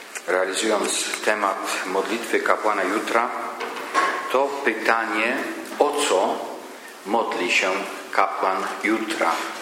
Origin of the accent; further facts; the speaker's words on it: Świętokrzyskie Voivodeship, Poland; klasztor Złotego Lasu w Rytwianach koło Staszowa w moich rodzinnych stronach.